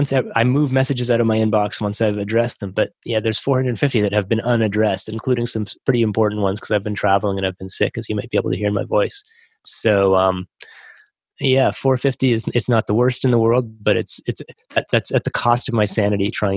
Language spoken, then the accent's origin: English; Canada; growing up in Canada, I guess it's always been part of my sort of, you know, national psyche.